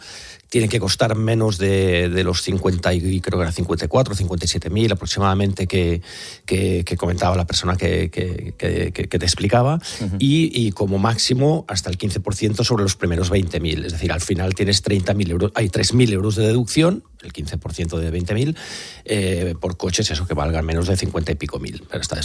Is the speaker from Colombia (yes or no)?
no; Catalonia, Spain; En Cataluña, de donde soy yo